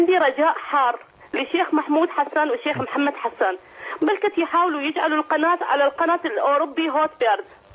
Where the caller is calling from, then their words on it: Sweden; أنا من السويد